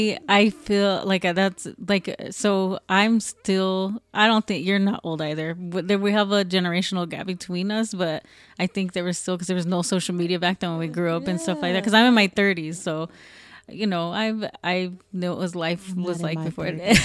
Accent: Phoenix, Arizona, United States; So I grew up a lot in Maryvale, which is some people around here like that are from Phoenix and stuff, they'll know like Maryvale.

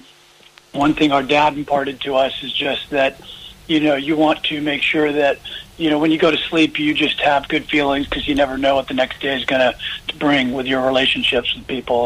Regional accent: United States; and I'm sorry because we're American

